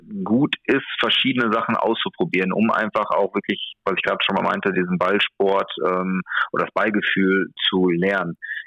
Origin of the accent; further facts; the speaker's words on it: Gelsenkirchen, North Rhine-Westphalia, Germany; Jetzt, ich komme aus dem Gelsenkirchener Raum, wie vielleicht schon der eine oder andere weiß.